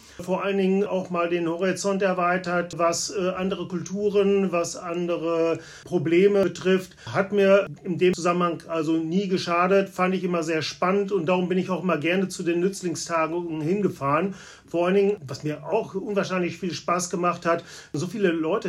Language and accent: German; Hesse, Germany; Nordhessen und habe zuvor 25 Jahre lang als Meistertechniker in verschiedenen Produktionsbetrieben in meiner Heimat gearbeitet